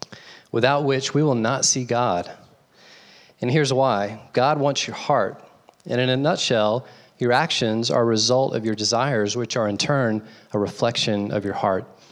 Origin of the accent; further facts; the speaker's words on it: the South, United States; I'm from the South, and in the South, college football is king.